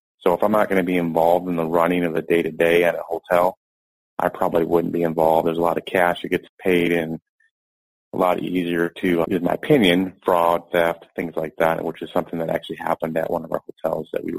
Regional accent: Owosso, Michigan, United States; I grew up in Owosso.

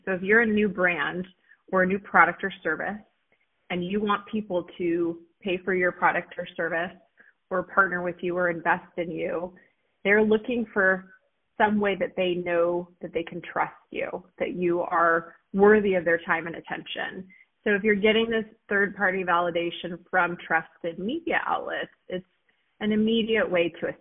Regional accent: California, United States; you would see like whale murals all around where I grew up in California.

